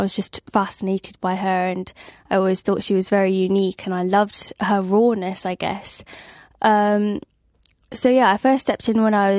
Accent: London, United Kingdom; from London. My songs are genre fluid and most importantly represent my neurodiversity. However, being a British Indian female on the spectrum, I am certainly in the minority and feel extremely underrepresented.

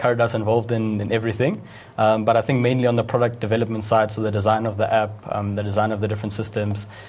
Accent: Pietermaritzburg, KwaZulu-Natal, South Africa; Pietermaritzburg.

